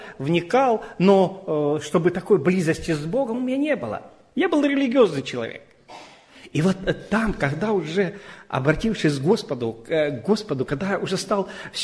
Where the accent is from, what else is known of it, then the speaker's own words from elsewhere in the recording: Yessentuki, Stavropol Krai, Russia; now in Yekaterinburg, Russia; сам я родился в Ессентуках, и там родина моя, и дедушка там, и церковь 100 лет нашей церкви, уже 110 лет. И это уже потом я поехал миссионером на Урал, в Екатеринбург, и вот уже 15 лет там.